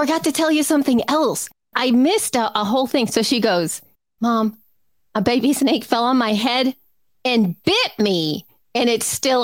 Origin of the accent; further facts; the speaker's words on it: El Salvador; First of all, I was raised in El Salvador. We find all kinds of very interesting things.